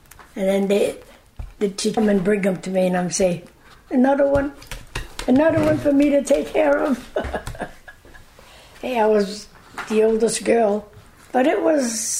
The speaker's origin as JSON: {"language": "English", "town": "Fall River", "region": "Massachusetts", "country": "United States", "tie": "born there", "said": "11-5-28, and I was born in Fall River. Was it Everett Street?"}